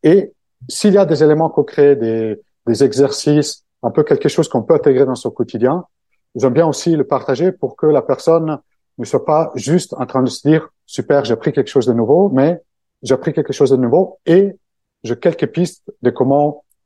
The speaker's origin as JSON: {"language": "French", "country": "Italy", "second_language": "French", "moved": "yes", "lives_now": "Paris, France", "said": "Alors, je suis italien, donc français. Le français, c'est un peu ma deuxième langue. Ça fait quand même 20 ans que j'habite à Paris"}